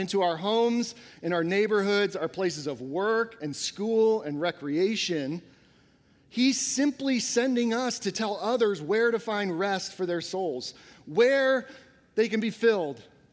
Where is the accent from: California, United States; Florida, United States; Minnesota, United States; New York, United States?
Florida, United States; I grew up in Florida near Cape Canaveral, so this has always kind of interested me.